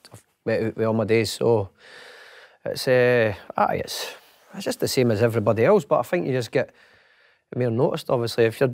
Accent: Edinburgh, Scotland, United Kingdom; I'm from Edinburgh

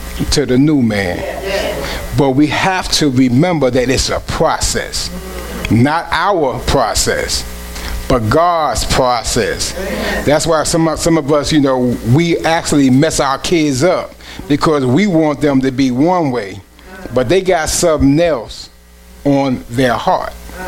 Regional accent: New York, United States; I'm from New York, so I'm going to drive like I'm from New York.

